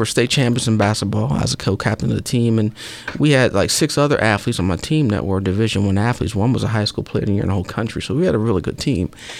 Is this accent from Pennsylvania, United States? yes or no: yes; Washington, Pennsylvania, United States; I'm actually from Washington, Pennsylvania, which is southwest of Pittsburgh. I'm the youngest of six kids.